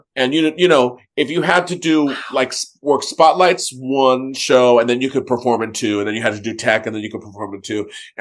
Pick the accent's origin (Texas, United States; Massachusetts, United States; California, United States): California, United States; San Diego; because I grew up in San Diego.